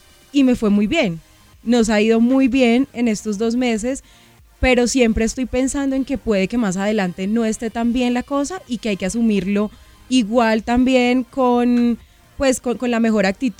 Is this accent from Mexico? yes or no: no; Huila, Colombia; yo soy Opita